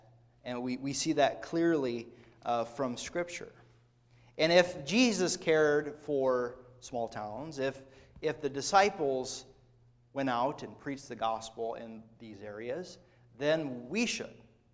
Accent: Garner, Iowa, United States; I think of my hometown of Garner, Iowa.

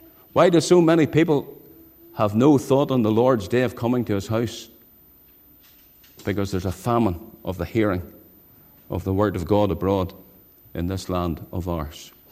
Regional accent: Saintfield, Northern Ireland, United Kingdom; When I was a lad growing up in the Presbyterian Church in Saintfield

